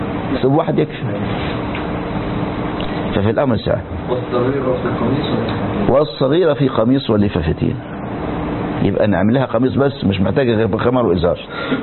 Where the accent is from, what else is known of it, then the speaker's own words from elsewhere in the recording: Egypt; بل يعني اذكر موقف حدث عندنا في مصر.